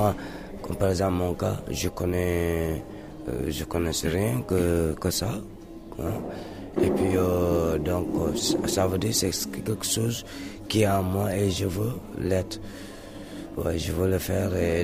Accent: Senegal; born there; Je suis griot de la famille Mandingue. Je suis d'origine du Mali, mais je suis sénégalais. Mon papa est né au Sénégal et moi aussi je suis né au Sénégal.

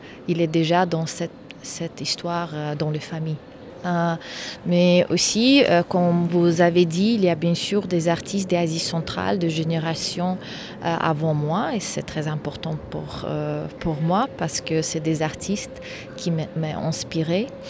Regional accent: Uzbekistan; French is a second language; je suis ouzbek, je viens d'Ouzbékistan

